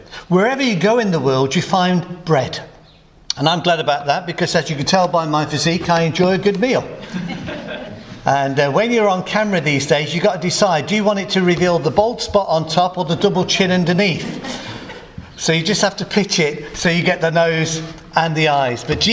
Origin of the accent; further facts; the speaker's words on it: England, United Kingdom; Now, I'm from the Midlands. I grew up on a council estate. I'm one of nine children in a three-bedroomed house.